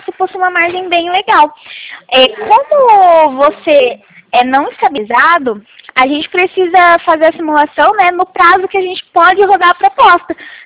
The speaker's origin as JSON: {"language": "Portuguese", "region": "São Paulo", "country": "Brazil", "said": "Eu sou aqui do interior de São Paulo."}